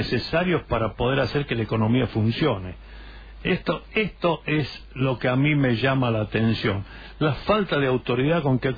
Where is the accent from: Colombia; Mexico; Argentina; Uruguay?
Argentina; en la Argentina, en mi país.